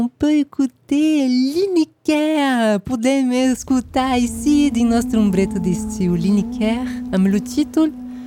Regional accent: Brazil; Eu não sei, eu só sei falar por mim, que eu que sou brasileira.

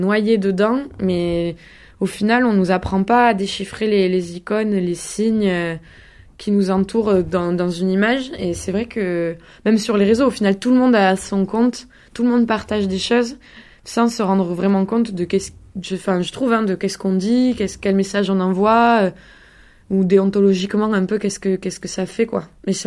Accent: Montpellier, Occitanie, France; now in Arles, France; et sinon je suis Montpellieraine. J'ai grandi à Montpellier

